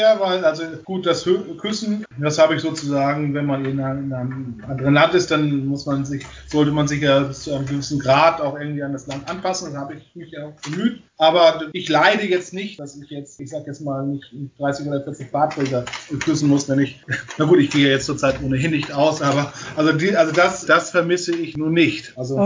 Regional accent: Northern Germany, Germany; Das ist man als Norddeutscher, ich komme aus Norddeutschland, ja auch gewohnt.

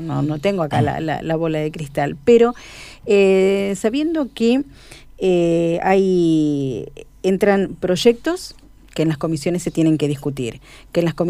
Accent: Córdoba, Argentina; moved away as an adult; now in Neuquén, Argentina; yo soy bien cordobesa

